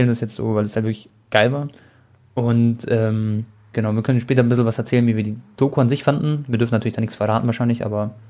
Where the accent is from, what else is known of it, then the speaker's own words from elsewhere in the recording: Munich, Bavaria, Germany; born there; ich bin auch in München geboren, so ich hab so viel schon, ich bin ja auch 25